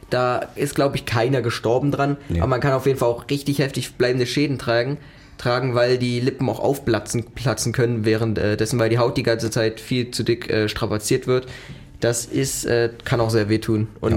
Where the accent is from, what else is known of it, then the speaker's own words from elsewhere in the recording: Germany; born there; von dem Land, wo ich drin wohne, wo ich geboren bin.